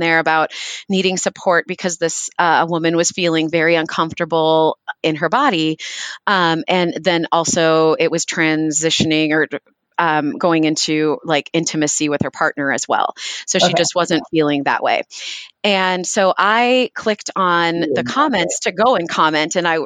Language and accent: English; Minnesota, United States; So yeah, I am a Midwest girl. I grew up in Minnesota